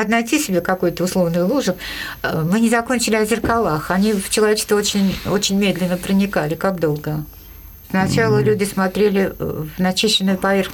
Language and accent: Russian; Saint Petersburg, Russia; А я росла на Средней Рогатке. У нас там очень тяжелая была обстановка, это криминальная.